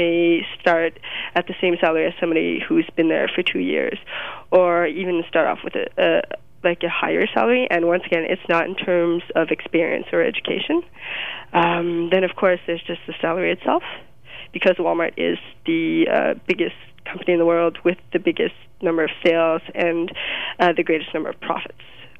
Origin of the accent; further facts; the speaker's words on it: Jonquière, Quebec, Canada; English is a second language; Yeah, my hometown is definitely one of the towns with the highest, not necessarily unemployment, amid chômage. Shoot, what's that term in English?